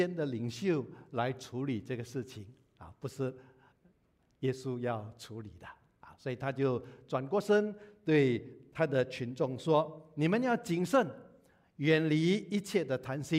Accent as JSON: {"language": "Chinese", "country": "Singapore", "said": "我们新加坡人三餐有的吃"}